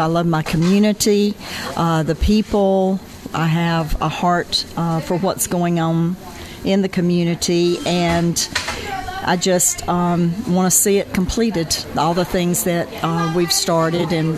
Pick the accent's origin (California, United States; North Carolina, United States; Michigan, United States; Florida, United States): North Carolina, United States; Lexington; But we still love the area. I'm originally from North Carolina, Lexington, barbecue capital of the world.